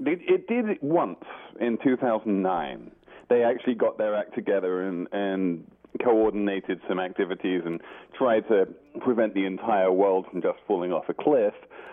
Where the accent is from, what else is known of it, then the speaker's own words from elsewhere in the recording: United Kingdom; my home country, if the United Kingdom